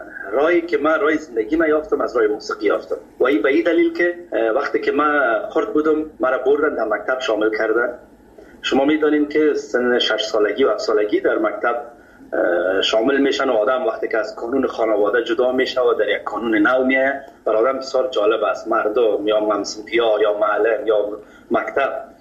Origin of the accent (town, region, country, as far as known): Kabul, Afghanistan